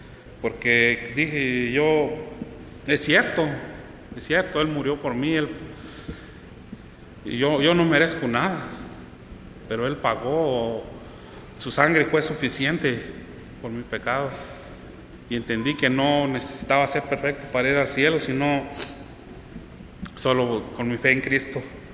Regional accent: Nopopeo, Michoacán, Mexico; vivo no ahí en Pátzcuaro, sino ahí cerquitas en Nopopeo. Algunos ya conocen mucho, ¿verdad? Es nombre de mi pueblo.

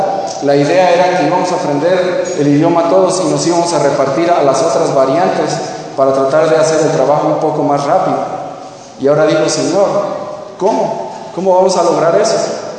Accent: Mexico; Yo creo que para nosotros, y lo digo siendo mexicano, yo creo que para nosotros como mexicanos es muy importante

